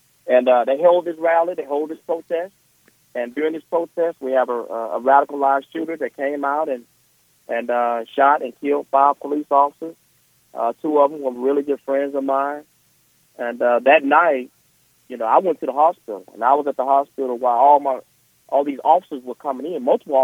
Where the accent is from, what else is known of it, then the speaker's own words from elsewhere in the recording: Houston, Texas, United States; And I'm from Houston, Texas.